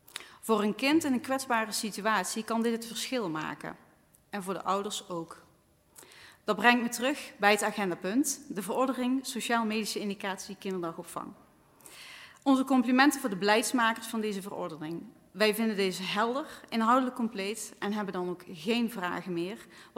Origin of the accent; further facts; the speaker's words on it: Deurne, North Brabant, Netherlands; Zo'n 36 jaar geleden ben ik geboren in Deurne als oudste van 3 kinderen. Ik ben opgegroeid in de Zeilberg, waar ik nog steeds met veel plezier woon, met inmiddels een man en 2 kinderen. Ik kom uit een warm nest met 2 hardwerkende ouders.